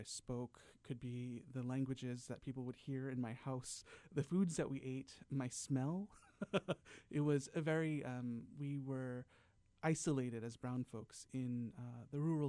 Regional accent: London, United Kingdom; born there; I was born in London.

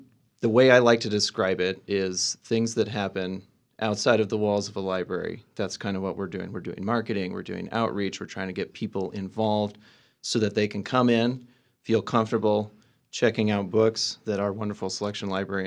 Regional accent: Boise, Idaho, United States; also born or lived in Salt Lake City; I actually grew up in Boise, Idaho, and then went to school in Salt Lake City, was there for about a decade, and then came back.

